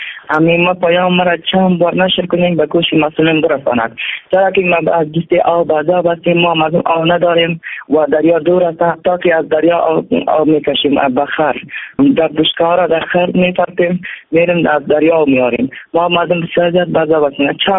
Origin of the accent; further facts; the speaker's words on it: Badakhshan, Afghanistan; از ولایت بدخشان از رسوال عزو از قیره شدت می باشیم. ما مردم ما ازبک هستیم.